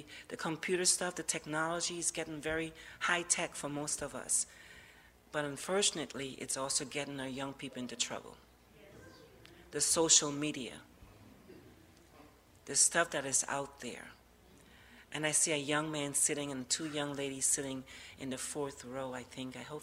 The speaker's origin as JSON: {"language": "English", "country": "Guyana", "moved": "yes", "lives_now": "United States", "said": "Guyana, South America. I've been here for 50 years, that's telling my age."}